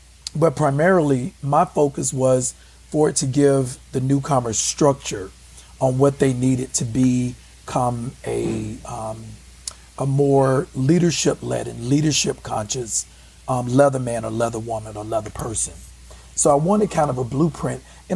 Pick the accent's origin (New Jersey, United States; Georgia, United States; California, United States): Georgia, United States; Atlanta; now in London, United Kingdom; I am from Atlanta, Georgia. I spend time as well as in London. I live in London as well.